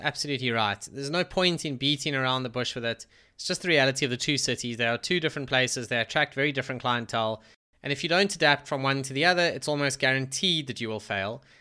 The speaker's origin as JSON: {"language": "English", "town": "Johannesburg", "region": "Gauteng", "country": "South Africa", "tie": "born or raised there", "lives_now": "Cape Town, South Africa", "said": "So I grew up in Joburg. I lived there for 27 years or whatever it was, and in Cape Town for the past decade."}